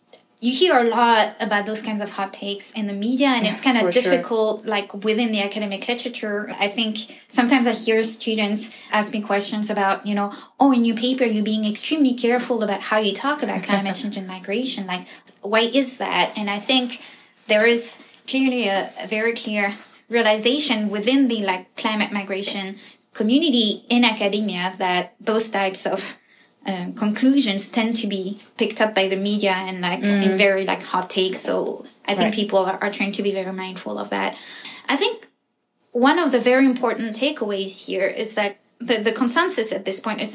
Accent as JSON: {"language": "English", "country": "France", "said": "so I'm from France"}